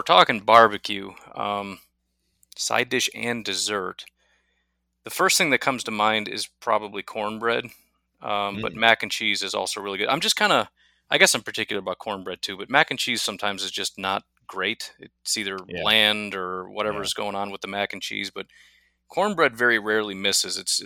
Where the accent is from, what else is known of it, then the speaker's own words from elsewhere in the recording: Northern US, United States; I'm a Northerner and I like sweet cornbread and super moist, not dry, crumbly nonsense.